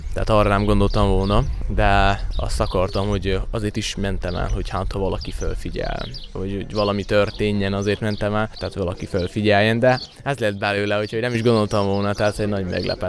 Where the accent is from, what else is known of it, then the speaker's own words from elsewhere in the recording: Székely Land, Romania; Én székely vagyok